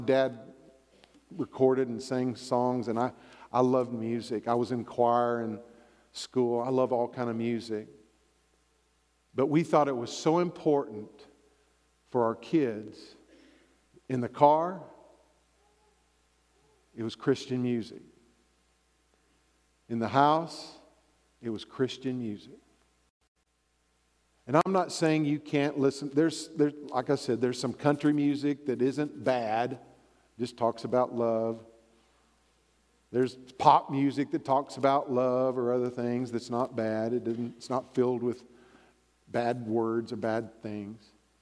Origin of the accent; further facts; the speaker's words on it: Texas, United States; I grew up in Texas, so I grew up on country music.